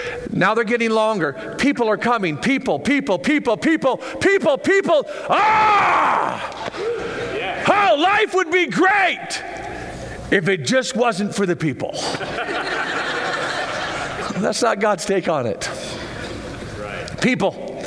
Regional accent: Boise, Idaho, United States; My brother, who lives in Boise, we grew up in Boise. He hates Boise now because of all of the people that are there. We grew up there 40-some years ago when it was just really quiet. There wasn't very many people.

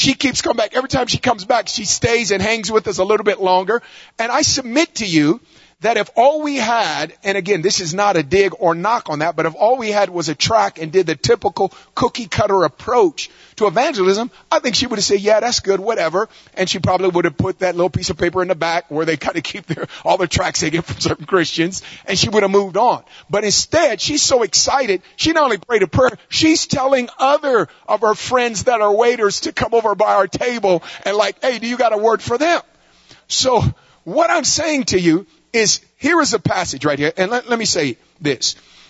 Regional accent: California, United States; Now, we're from California. We're out here.

